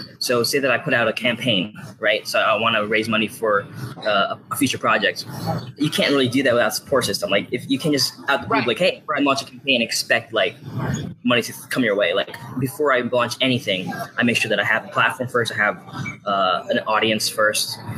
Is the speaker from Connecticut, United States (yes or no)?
no; Virginia Beach, Virginia, United States; I'm from Virginia Beach, Virginia. And in 2012, I did my first internship in West Hollywood. And so when I went back home